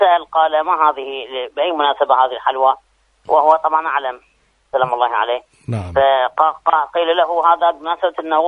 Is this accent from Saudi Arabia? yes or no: no; Iraq; يعني عندنا بالعراق مع الأسف يعني هذه الأمور غير موجودة